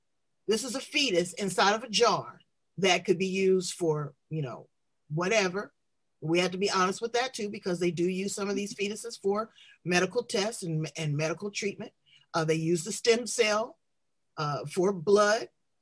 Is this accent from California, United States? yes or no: yes; Los Angeles, California, United States; I'm from South Central LA.